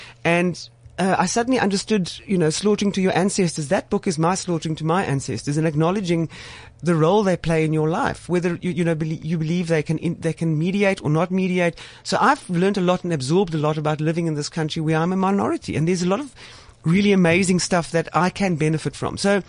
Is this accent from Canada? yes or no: no; South Africa; No, I'm a South African. My entire being is shaped by that.